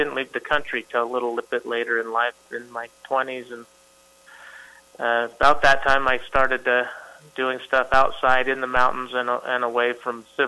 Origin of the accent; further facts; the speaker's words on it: Salt Lake City, Utah, United States; Well, I grew up in the Salt Lake City area, okay. And we have lots of outdoor stuff available.